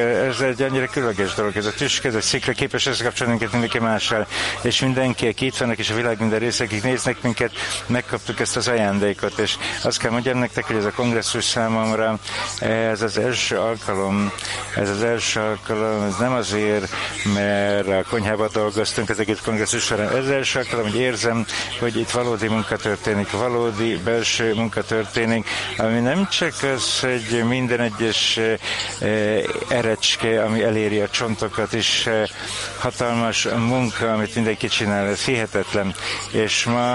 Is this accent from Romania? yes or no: no; Israel; én Kibuszból jövök, és ez annak ellenére, hogy ez nincs messze innen, ez olyan, mint hogyha egy másik bolygó lenne. Én úgy nőttem föl egy ilyen buborékban, mint hogyha minden tökéletes lenne, zöld mezők, a napsütés